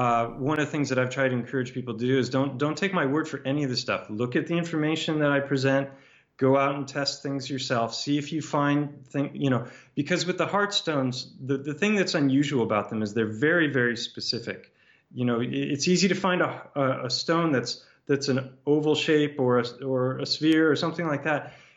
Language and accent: English; California, United States; I grew up in California, and I went to the University of Santa Barbara